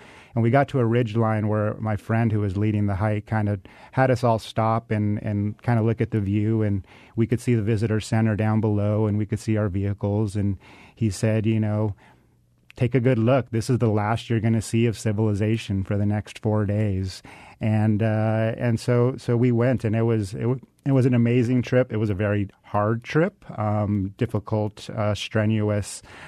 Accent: Silver City, New Mexico, United States; that experience growing up in Silver City, you know, must have led me to pursue a career in conservation.

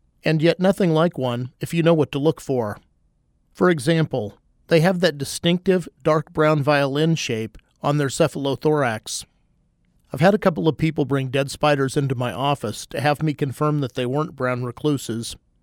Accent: Kansas, United States; In my home state of Kansas, we would often find spiders inside during the late fall

